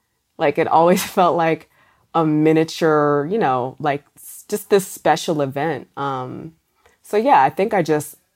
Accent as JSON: {"language": "English", "region": "Maryland", "country": "United States", "said": "He worked at Giant Food. I'm from Maryland."}